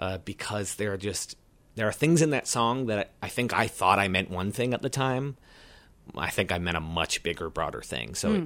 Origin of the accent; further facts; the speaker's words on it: Roxbury, New York, United States; I was in a unique position where I grew up in Delaware County in a town called Roxbury and significantly more rural than even Red Hook.